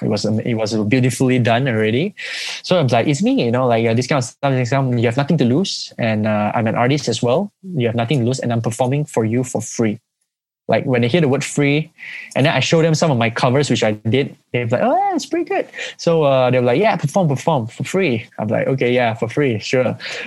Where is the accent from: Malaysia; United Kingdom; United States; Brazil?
Malaysia; they realized I'm Malaysian and they wanted a bit more. They wanted me more. So I was back in Malaysia already.